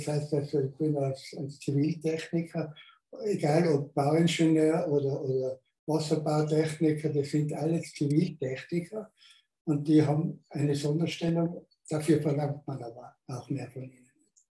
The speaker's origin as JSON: {"language": "German", "town": "Innsbruck", "region": "Tyrol", "country": "Austria", "tie": "born or raised there", "said": "Ich bin in Innsbruck geboren, in Innsbruck Volksschule, Gymnasium, also Realschule."}